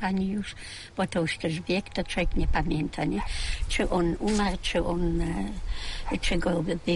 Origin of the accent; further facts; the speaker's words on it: Świętokrzyskie Voivodeship, Poland; Pani, ja jestem z Kieleckiego, mąż jest z Kieleckiego. My stąd nie pochodzimy.